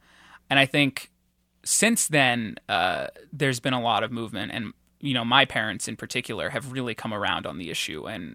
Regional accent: California, United States; This is my hometown, exactly. And in California, there is a lot more of a stronger environmental movement.

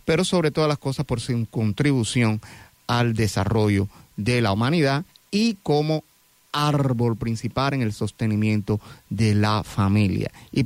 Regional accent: Cuba; está en su tierra natal, Cuba, sí contribuyó al desarrollo sociocultural de ese país, mi país de origen

